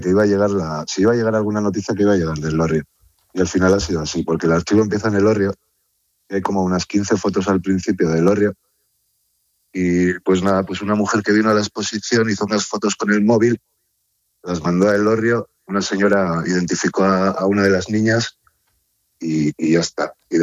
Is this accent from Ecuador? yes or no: no; Guernica, Basque Country, Spain; Y nosotros somos de Guernica.